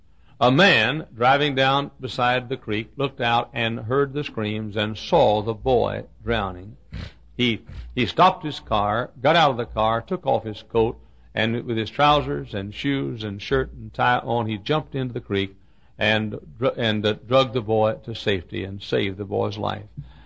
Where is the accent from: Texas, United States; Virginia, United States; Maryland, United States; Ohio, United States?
Texas, United States; Dallas; fashionable area of Dallas, Texas, the town that is my hometown.